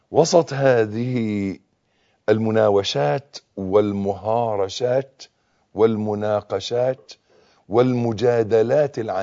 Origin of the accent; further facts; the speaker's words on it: Egypt; accent: Egyptian; ودائما عندنا في لهجتنا المصرية معروف ان كلمة مولد ان يختلط الحابل بالنابل